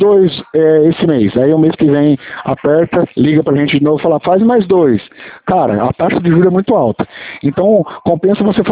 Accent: São Paulo, Brazil; Eu sou de São Paulo, interior.

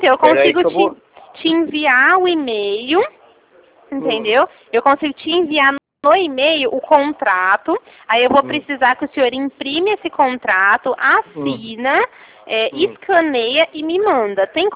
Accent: Ribeirão Preto, São Paulo, Brazil; eu sou de Ribeirão Preto.

